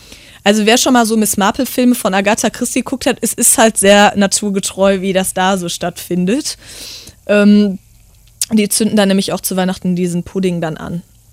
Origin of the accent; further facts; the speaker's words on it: Gevelsberg, North Rhine-Westphalia, Germany; Also wir sind jetzt durch meinen Heimatort gegangen. Der ist ja im Ruhrgebiet in Gevelsberg.